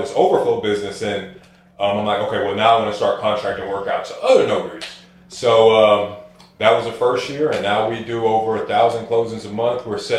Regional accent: Palm Beach, Florida, United States; born there; So for me, growing up, I was all football. I was born in Palm Beach, Florida.

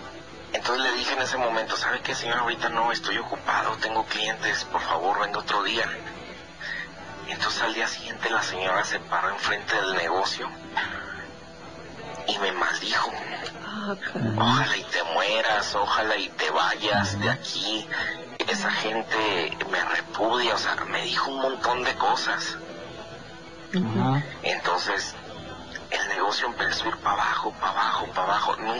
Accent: Tijuana, Baja California, Mexico; now in Magdalena, Mexico; De Magdalena, Jalisco. Pero soy originario de Tijuana.

